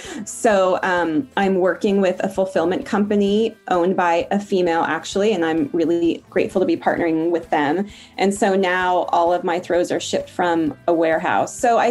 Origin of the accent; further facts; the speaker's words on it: Portland, Oregon, United States; I'm from Portland, Oregon.